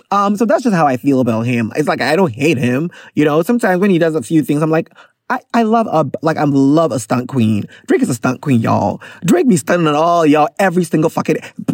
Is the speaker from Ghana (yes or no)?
yes; Ghana; This is the worst time to buy gas as a Ghanaian.